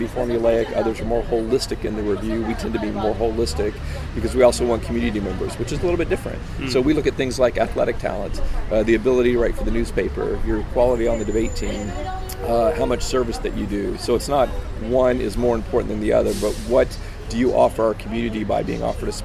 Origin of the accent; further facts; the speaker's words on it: Austin, Texas, United States; I grew up in Austin, Texas, and I took Swarthmore off the list because it was too expensive.